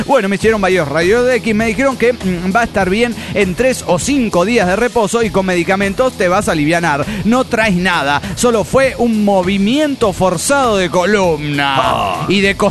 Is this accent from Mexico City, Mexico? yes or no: yes; Mexico City, Mexico; now in Ohio, United States; del DF mexicano.